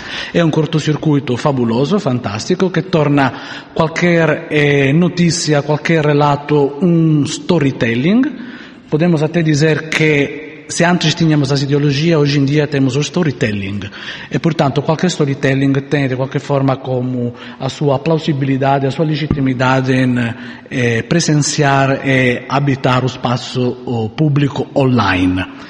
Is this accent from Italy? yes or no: yes; Italy; Portuguese is a second language; now in Portugal; Vocês, como devem ter entendido pelo meu sotaque, não sou mesmo da vossa terra, mas já moro cá há uns anos.